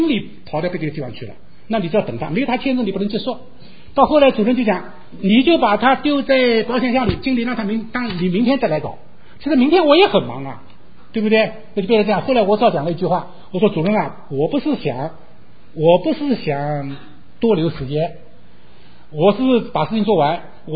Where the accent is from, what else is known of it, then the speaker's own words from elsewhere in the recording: China; now in United States; 那么我是中国人，因为在中国待的时间长